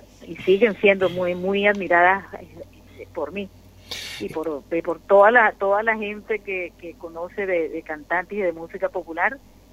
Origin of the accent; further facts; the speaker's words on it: Caracas, Capital District, Venezuela; moved away as an adult; Bueno, ya yo tengo mes y medio que salí de Caracas, pero sigue, la situación se sigue acentuando por las noticias que me llegan directamente.